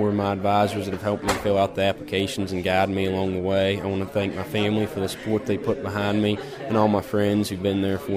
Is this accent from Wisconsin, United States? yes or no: no; Burlington, West Virginia, United States; My hometown is Burlington, West Virginia, and I reside there on my family farm